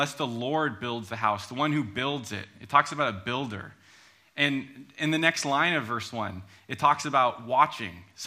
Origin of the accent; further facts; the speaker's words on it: United States; now in Edinburgh, United Kingdom; As you might be able to tell, I'm from the States. My wife is from the States as well. We've lived here for just over a year now.